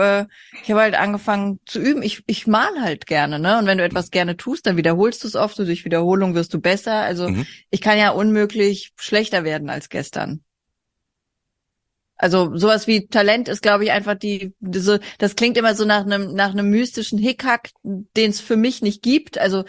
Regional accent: Hesse, Germany; in dem Dorf, in dem ich aufgewachsen bin, wurden mehr Drogendealer hochgenommen, die nach Frankfurt geliefert haben

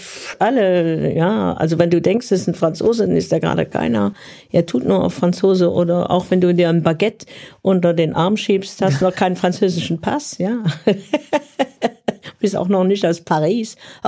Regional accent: Luxembourg; Ja, ich fühle mich auch als Luxemburgerin und so zwischen Belgien, Deutschland, Frankreich.

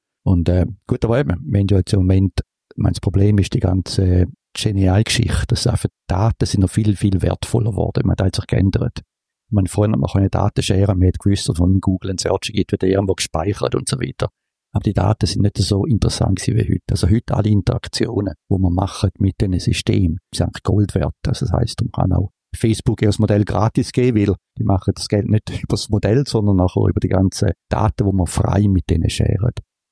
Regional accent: United States; German is a second language; now in Switzerland; Das kenne ich natürlich nicht als Amerikaner oder Amerikaner-Schweizer.

